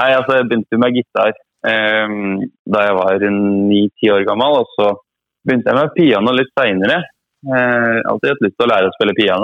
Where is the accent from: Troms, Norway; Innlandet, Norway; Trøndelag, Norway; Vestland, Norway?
Innlandet, Norway; Gjøvik; Jeg kommer fra Bybroa. Nei, Gjøviks beste vestkant, som jeg kaller det. Veldig koselig liten plass.